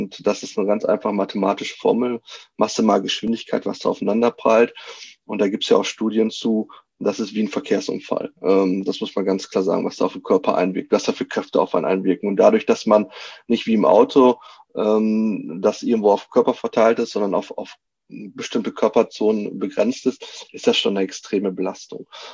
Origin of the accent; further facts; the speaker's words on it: Münster, North Rhine-Westphalia, Germany; Nein, also ich bin ja Münsteraner und ich liebe Münster